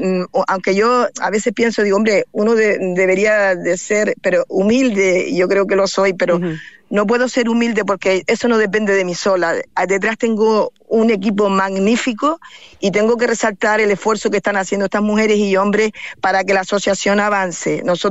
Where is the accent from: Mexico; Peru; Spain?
Spain; Tuineje, Canary Islands; Yo me crié en Tuineje como pueblo, y allí antiguamente pues no había luz eléctrica, la luz llegó muy tarde